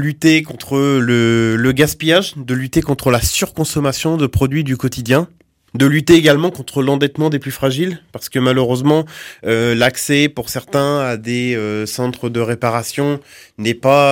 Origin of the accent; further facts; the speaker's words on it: Le Havre, Normandy, France; Je viens du Havre, qui est une liaison directe fluviale avec l'Angleterre.